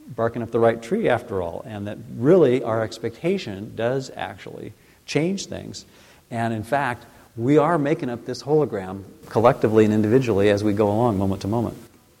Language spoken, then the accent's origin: English; Livermore, California, United States; I grew up in Livermore, so I usually joke with people that I grew up in a nuclear family, literally and figuratively.